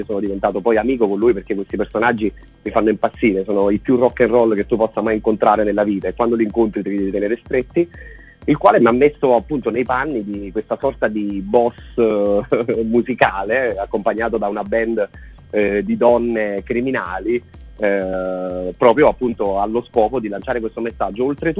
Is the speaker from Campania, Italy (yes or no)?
yes; Frattaminore, Campania, Italy; il 22 maggio tornerò a Fratta Minore, il mio paese d'origine